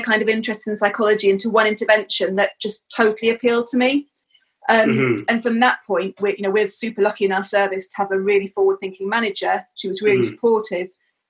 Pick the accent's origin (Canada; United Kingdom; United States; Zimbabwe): United Kingdom; South West England; I grew up in Somerset. I had quite a kind of idyllic childhood, I suppose. Until I was a teenager, and partly because we lived in a very rural location